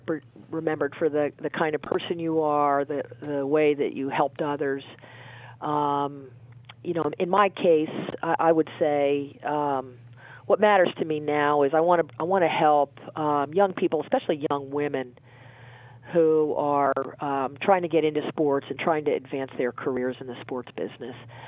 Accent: New Jersey, United States; I mean, the posters in my bedroom when I was growing up in New Jersey were of men's athletes.

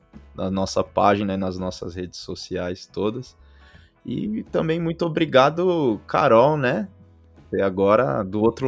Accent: Carapicuíba, São Paulo, Brazil; Vamos lá, sou de Carapicuíba, já sofri bastante na vida

